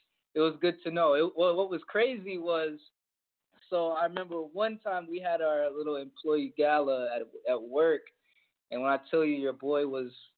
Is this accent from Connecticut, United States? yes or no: no; Orlando, Florida, United States; also born or lived in Maryland; now in Atlanta, United States; I'm originally from Orlando, but when I first joined Border Wars, I was living out in Maryland, and I had just moved to Atlanta.